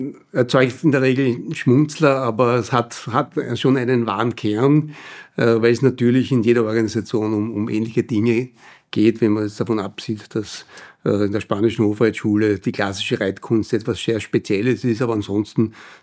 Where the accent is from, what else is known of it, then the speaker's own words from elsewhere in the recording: Vienna, Austria; als Wiener